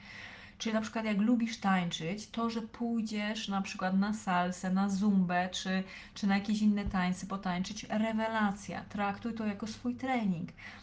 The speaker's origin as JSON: {"language": "Polish", "region": "Lesser Poland", "country": "Poland", "said": "ja pochodzę z Małopolski, z takiej małej miejscowości pomiędzy Krakowem a Katowicami."}